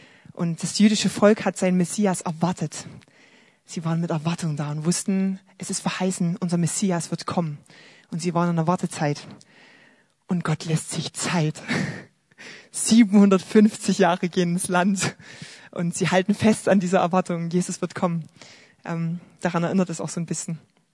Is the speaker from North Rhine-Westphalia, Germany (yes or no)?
no; Chemnitz, Saxony, Germany; Wo ich groß geworden bin, in Adelsberg, einem Dorf, eingemeindet in Chemnitz, da haben wir direkt neben der Bushaltestelle gewohnt.